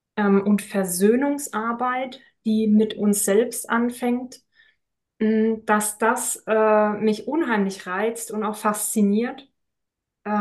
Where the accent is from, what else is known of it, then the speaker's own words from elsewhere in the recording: Rhineland-Palatinate, Germany; ich bin 36 Jahre alt, ich komme gebürtig aus dem Rheinland-Pfalz, bin da sehr ländlich und schön aufgewachsen und mich hat es dann irgendwann in die Stadt gezogen.